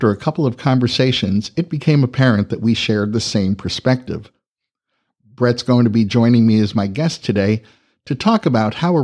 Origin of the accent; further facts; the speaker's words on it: Los Angeles, California, United States; I'm thankful that two of my hometown teams, the Los Angeles Lakers and the Los Angeles Dodgers, have reclaimed their places as champions of their respective sports.